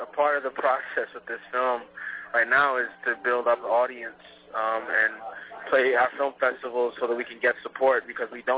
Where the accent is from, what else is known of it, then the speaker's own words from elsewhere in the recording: New Jersey, United States; also born or lived in Jamaica; being a child of the diaspora, growing up in Jamaica, being raised in New Jersey in a predominantly black town, black high school